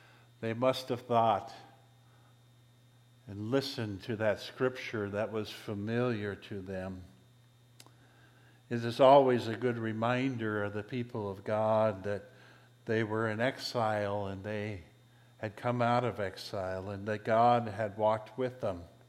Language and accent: English; Huntington Beach, California, United States; This past week, I was staying for 5 days working in the Huntington Beach, which was my hometown.